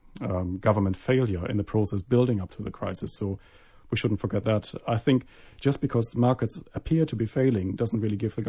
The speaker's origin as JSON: {"language": "English", "country": "Germany", "accent": "German", "second_language": "English", "said": "Well, as you would have picked up from my accent, I'm German, so I'm also following the German markets and the German bank regulations."}